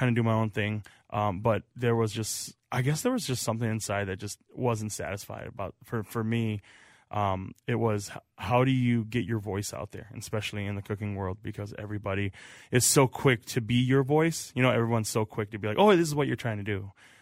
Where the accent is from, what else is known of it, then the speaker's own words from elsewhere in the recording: Wisconsin, United States; I grew up in Wisconsin